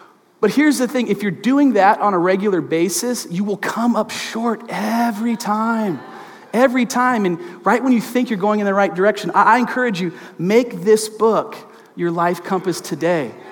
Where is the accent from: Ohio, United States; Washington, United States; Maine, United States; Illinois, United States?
Washington, United States; Seattle; I grew up in the Seattle area in the great Pacific Northwest